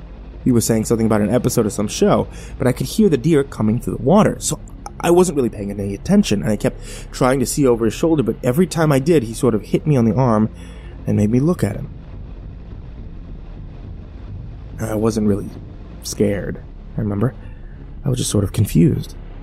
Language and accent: English; Oregon, United States; I grew up in Central Oregon. There's a reservation called Warm Springs about 2 or so hours from where I lived.